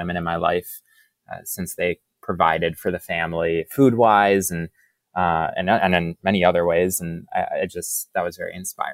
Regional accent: Boca Raton, Florida, United States; But yeah, I grew up in Boca Raton, Florida, with a lot of elderly people.

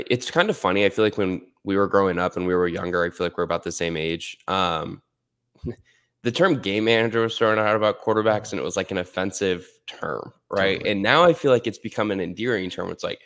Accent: Midwest, United States; Oh, dude, no, I grew up in the Midwest. Like, I grew up in the Midwest watching the Big Ten.

